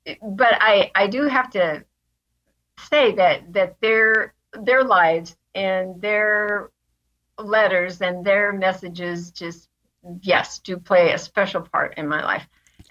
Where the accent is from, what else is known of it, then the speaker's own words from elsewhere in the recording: Portland, Oregon, United States; I was from Portland.